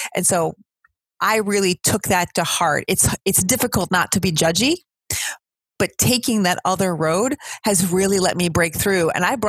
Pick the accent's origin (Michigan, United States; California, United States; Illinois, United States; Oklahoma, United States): Illinois, United States; Chicago; I'm from Chicago, born and raised, and I'm what people call Chicago tough, third generation Italian American.